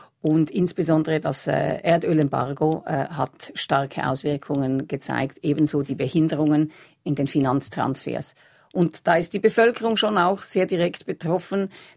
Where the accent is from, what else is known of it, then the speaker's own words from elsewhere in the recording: Switzerland; als Schweizer Botschafterin